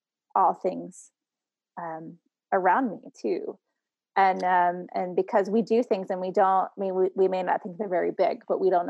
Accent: North Carolina, United States; And so I am from North Carolina.

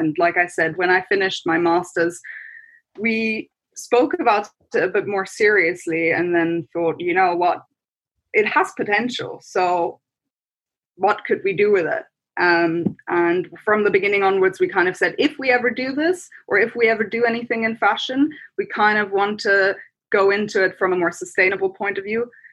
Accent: Germany; English is a second language; now in London, United Kingdom; I am originally from Germany, but I've been living in London for quite a few years now. Kind of got stuck a little bit here, but my family is still in Germany.

